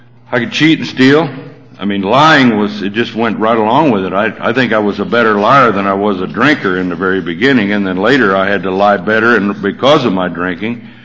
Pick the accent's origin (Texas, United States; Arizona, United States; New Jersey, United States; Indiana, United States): Texas, United States; I grew up in Texas, and I grew up in an area where the Baptists bought all the liquor licenses, so it was dry, county option.